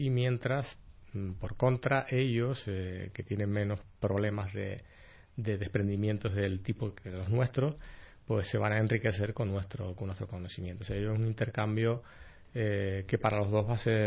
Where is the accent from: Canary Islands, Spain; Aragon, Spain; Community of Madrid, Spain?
Canary Islands, Spain; parece que nosotros somos aquí la pera, porque somos Canarias